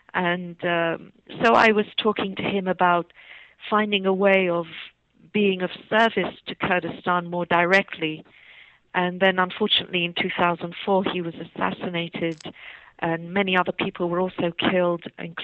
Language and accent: English; United Kingdom; we had to find refuge, and that's why we ended up in Britain, and I grew up in Britain.